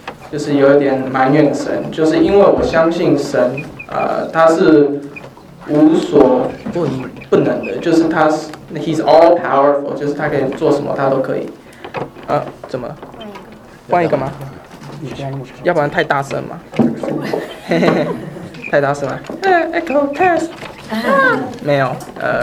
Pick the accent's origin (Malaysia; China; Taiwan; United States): China; 而且尤其我是中国人嘛